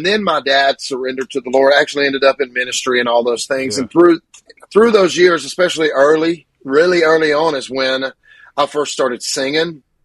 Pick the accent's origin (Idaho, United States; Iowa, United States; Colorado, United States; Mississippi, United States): Mississippi, United States; Grenada; born there; And so I was born in Grenada, Mississippi